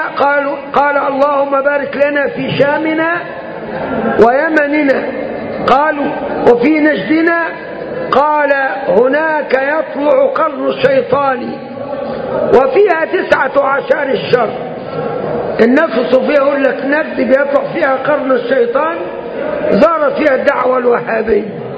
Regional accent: Upper Egypt, Egypt

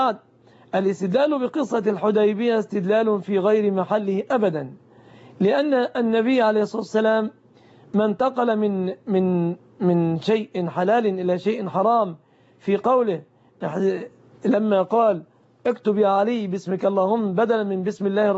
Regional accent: Egypt

